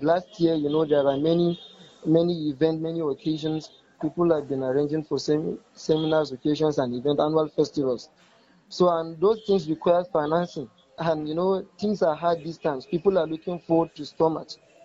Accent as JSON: {"language": "English", "town": "Yelwa", "region": "Plateau", "country": "Nigeria", "said": "I'm from Yelwa, Shandam local government area of Plateau State."}